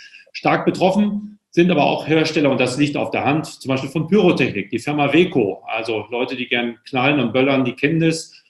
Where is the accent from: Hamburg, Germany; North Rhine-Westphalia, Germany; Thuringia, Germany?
Hamburg, Germany; ich darf es ja als Hamburger nicht richtig sagen